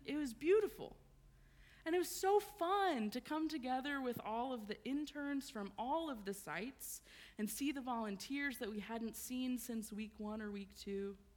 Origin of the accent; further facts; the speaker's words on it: Clarksville, Tennessee, United States; I grew up here in Clarksville. I was baptized, confirmed, and still hold my membership at Madison Street United Methodist Church. I graduated from Clarksville High School.